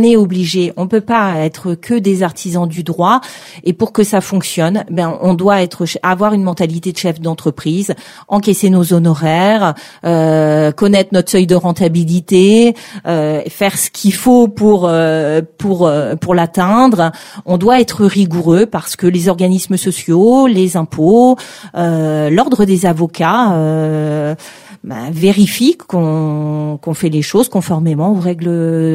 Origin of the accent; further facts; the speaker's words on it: East, France; Je viens de l'Est de la France, voilà, j'ai fait toutes mes études à Nancy.